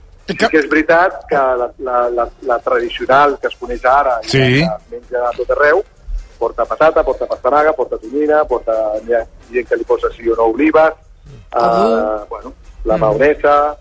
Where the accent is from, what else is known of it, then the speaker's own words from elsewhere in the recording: Tarragona, Catalonia, Spain; com nosaltres som de Tarragona